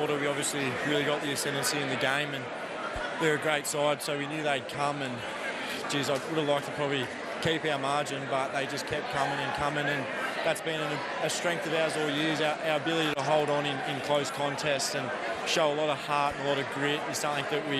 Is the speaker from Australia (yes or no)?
yes; Leeton, New South Wales, Australia; I'm super proud to say that I'm from Leeton.